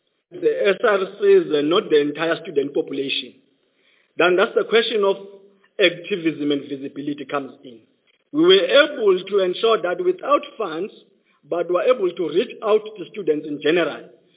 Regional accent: Eastern Cape, South Africa; English is a second language; By birth, I'm from the Eastern Cape, or Tambo District, Nyandeni local municipality, Ward 32, in Mkojoni location. When I grew up, I had to navigate and strike a balance between being a boy that is herding cows and going to school.

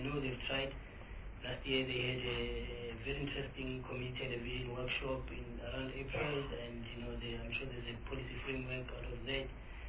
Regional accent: Soweto, Gauteng, South Africa; I am from Soweto. I was born and bred there.

